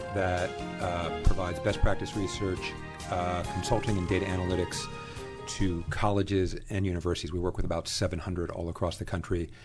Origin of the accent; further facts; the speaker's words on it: Pittsburgh, Pennsylvania, United States; I grew up in Pittsburgh. I was one of three kids. I was raised by a single parent.